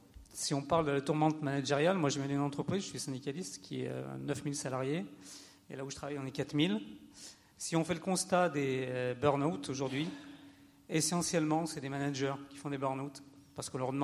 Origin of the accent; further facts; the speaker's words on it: Grenoble, Auvergne-Rhône-Alpes, France; Moi, je viens de Grenoble, donc.